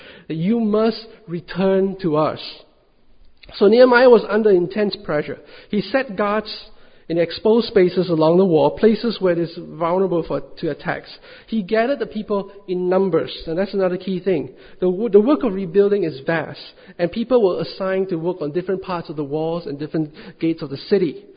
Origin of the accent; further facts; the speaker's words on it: Singapore; You see, I'm a Singaporean